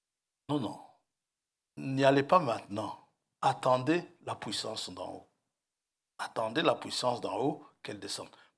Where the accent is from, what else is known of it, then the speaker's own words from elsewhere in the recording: Kisangani, Tshopo, DR Congo; Chez nous, à Kisangani, on dit tu te caches dans un champ de cacahuètes.